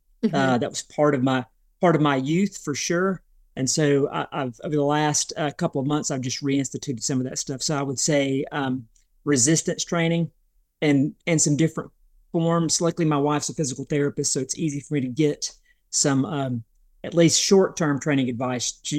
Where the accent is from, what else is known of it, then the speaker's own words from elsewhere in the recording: North Carolina, United States; also born or lived in Sylva, North Carolina; So I'm from where I'm living now in Western North Carolina, in this area. I was born in Silva, North Carolina, if you're familiar with Silva. But I grew up in an adjacent county to where I'm at right now.